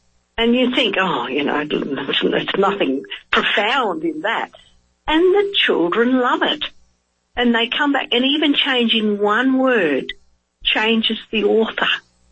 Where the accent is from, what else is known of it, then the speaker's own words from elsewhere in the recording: Australia; But see, I grew up in Australia where we only have a maximum of 6 weeks off.